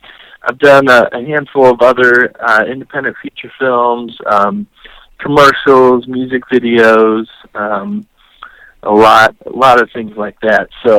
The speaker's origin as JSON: {"language": "English", "region": "Illinois", "country": "United States", "tie": "born or raised there", "lives_now": "Nashville, United States", "said": "Well, I hail from the Chicago area. Grew up there. Went to college at Taylor University in Indiana"}